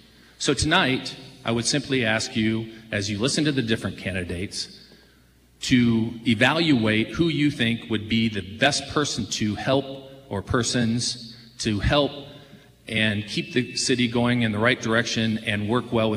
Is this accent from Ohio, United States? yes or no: yes; Findlay, Ohio, United States; I was originally from Findlay, was born and raised here, and grew up on the north end of town.